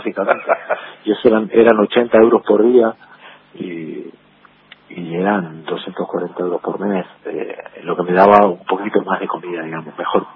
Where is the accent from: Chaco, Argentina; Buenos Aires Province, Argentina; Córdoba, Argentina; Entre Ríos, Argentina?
Buenos Aires Province, Argentina; Florencio Varela; en el barrio donde venía, de donde vengo yo, ahí en el barrio Malvinas de Florencio Varela, cerquita de Claypole, a unas cuadras de Claypole.